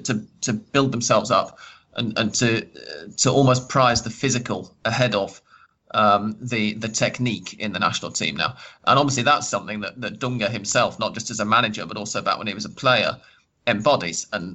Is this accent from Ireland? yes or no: no; England, United Kingdom; I'm English